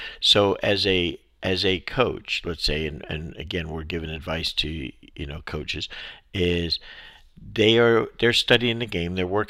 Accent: New Jersey, United States; And I say that with great affection because I'm from Jersey.

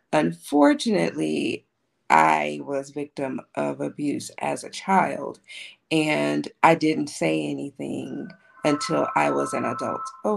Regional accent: Compton, California, United States; As a child growing up in Compton, I did not grow up with my parents because they had issues with drug abuse.

